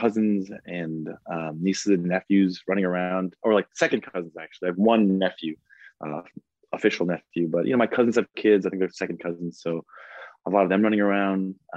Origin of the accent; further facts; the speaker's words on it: New York, United States; So I grew up in Long Island. I'm one of five kids.